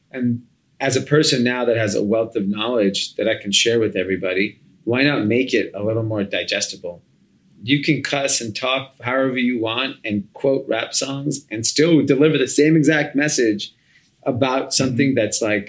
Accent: India; Because I mean, when I grew up, I'm Indian, doctor, engineer. Like there was nothing else.

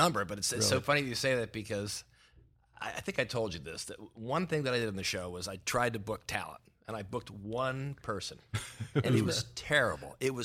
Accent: Philadelphia, Pennsylvania, United States; I grew up in Philadelphia where, you know, I would go to New York and watch a show in the 60s.

